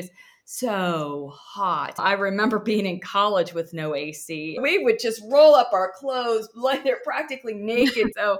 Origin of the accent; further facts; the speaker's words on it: the South, United States; I am a Southerner and never have lived north of Virginia.